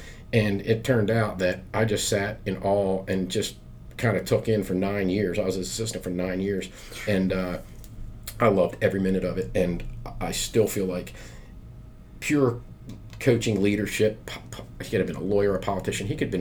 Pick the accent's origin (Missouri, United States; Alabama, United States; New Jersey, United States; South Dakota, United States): New Jersey, United States; I said, I'm from Jersey, man. I don't know.